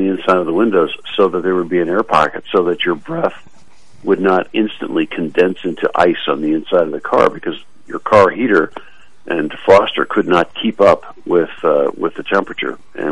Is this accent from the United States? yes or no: no; Winnipeg, Manitoba, Canada; I grew up in Winnipeg, and we saw temperatures like this routinely in Winnipeg in the 60s.